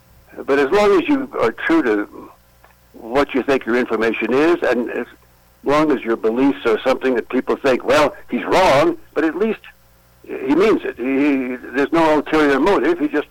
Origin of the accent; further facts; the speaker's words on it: New Mexico, United States; I mean, I grew up in the Republican Party in New Mexico. And I came to Washington